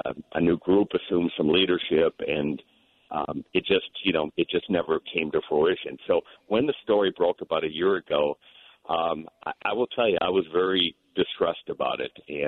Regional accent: Chicago, Illinois, United States; also born or lived in Wisconsin; where I grew up in the Midwest, in Chicago and Wisconsin

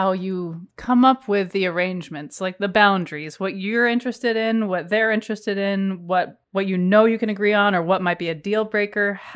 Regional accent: New England, United States; So I'm 41 and I grew up in New England.

